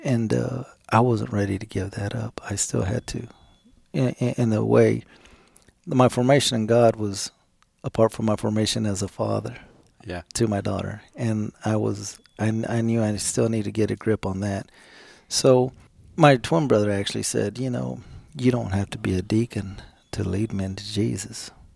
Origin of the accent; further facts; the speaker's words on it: Killeen, Texas, United States; Well, I was, of course, born and raised in Killeen, so Bell County is my home county. I know the county very well.